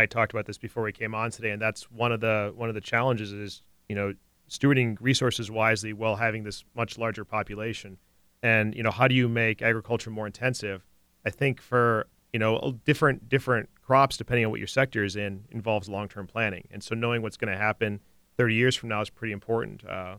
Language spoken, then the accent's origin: English; Ohio, United States; So I grew up in Northwest Ohio where you see a lot of drainage dishes.